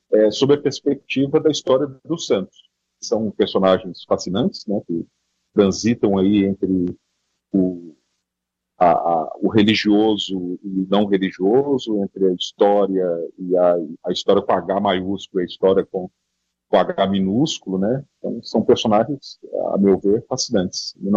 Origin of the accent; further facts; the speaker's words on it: Ouro Preto, Minas Gerais, Brazil; Então, eu sou de Ouro Preto, uma cidade histórica famosa, né, do Brasil